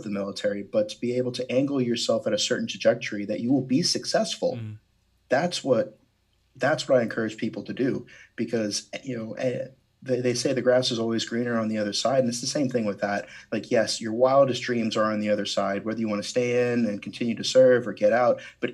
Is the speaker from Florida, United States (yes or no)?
yes; Florida, United States; I'm from Florida, so I don't have much room to speak.